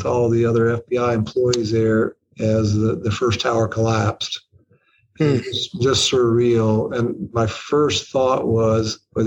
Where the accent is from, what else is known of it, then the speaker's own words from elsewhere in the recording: Anderson, Indiana, United States; came back to my hometown of Anderson, Indiana.